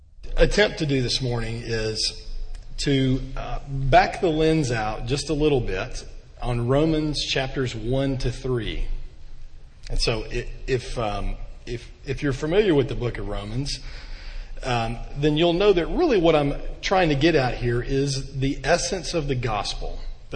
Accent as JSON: {"language": "English", "region": "Alabama", "country": "United States", "said": "I'm from Alabama, and maybe that has something to do with it."}